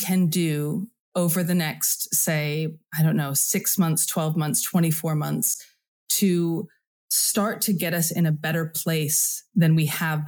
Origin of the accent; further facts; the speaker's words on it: United States; now in London, United Kingdom; And, you know, I'm American, I live in London.